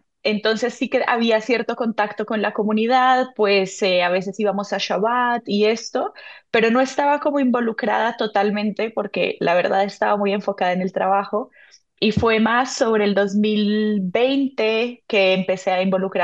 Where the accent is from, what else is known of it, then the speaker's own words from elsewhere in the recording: Cali, Valle del Cauca, Colombia; moved away as an adult; now in Mallorca, Spain; Yo nací, me crié en Colombia, en Cali, Colombia. Y cuando terminé el bachillerato estuve por diferentes lugares de Europa y llegué a Mallorca en 2016 por trabajo. Y bueno, iba 6 meses, me he quedado 9 años